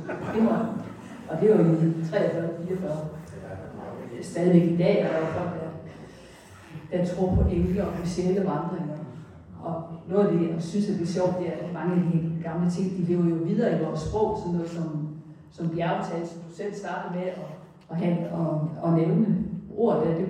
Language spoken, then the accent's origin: Danish; Haderslev, Region of Southern Denmark, Denmark; Jamen, det har været som barn hjemme i Lunding med Haderslev